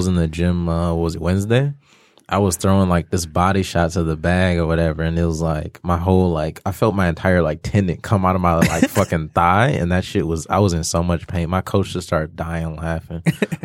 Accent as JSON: {"language": "English", "town": "Warren", "region": "Michigan", "country": "United States", "tie": "born or raised there", "said": "I grew up in Warren and shit."}